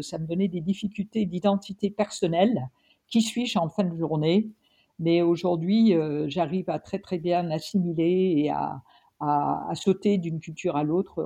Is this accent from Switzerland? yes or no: no; United States; accent: American; French is a second language; moved away as an adult; now in France; Moi, j'ai grandi aux États-Unis, j'ai appris le français à l'école.